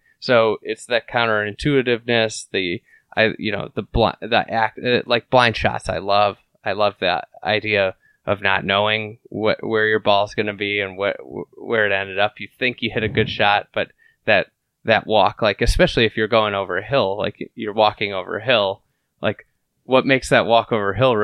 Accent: Lake Bluff, Illinois, United States; I grew up in Lake Bluff, so I got to play Shore Acres as a kid.

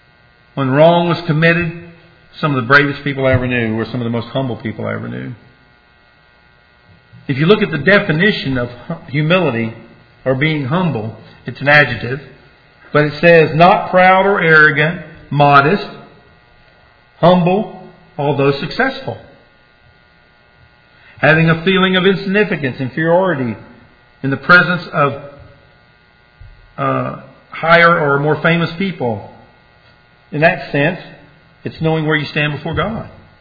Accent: the South, United States; I am from the South, so I'll try to talk slow.

